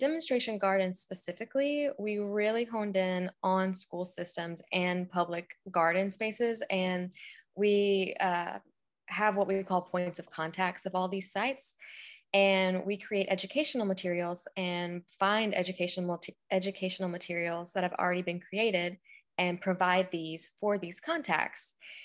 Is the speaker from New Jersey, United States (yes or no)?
no; Georgia, United States; able to do research based here in Georgia. So I got to stay local, which was awesome because this is my home state and I love being here.